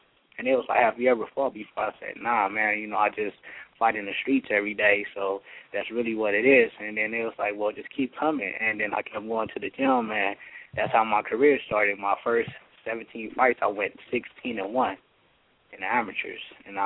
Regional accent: Los Angeles, California, United States; I'm from South Central Los Angeles. I'm 26-year-old.

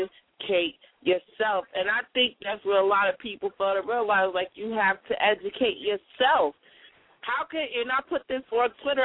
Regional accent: Detroit, Michigan, United States; I love it what y'all say about the children in Detroit. That's my hometown, and they are going through some stuff, some hardcore stuff.

